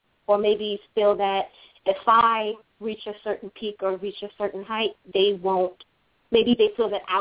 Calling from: Maryland, United States; I'm calling from Maryland.

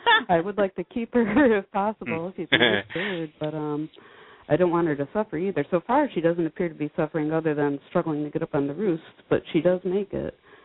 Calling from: Maine, United States; I'm calling from Maine.

